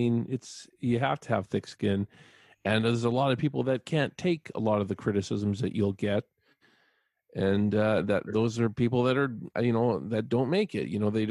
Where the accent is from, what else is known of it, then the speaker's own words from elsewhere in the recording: British Columbia, Canada; also born or lived in Alberta; I grew up mostly in British Columbia. I did spend a little bit of time in Alberta. Well, that's just one province over. Very different provinces, though, I must say that.